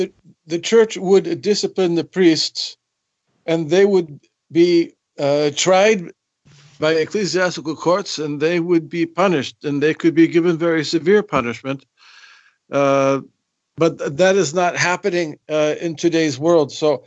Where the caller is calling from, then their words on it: County Cork, Ireland; Yeah, North Cork.